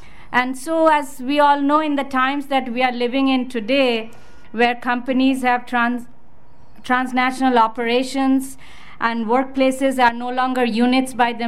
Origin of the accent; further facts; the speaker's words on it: New York City, New York, United States; now in India; recently moved to India last year, and I'm going back and forth. So when asked who I am, I often say I'm half Indian and half New Yorker.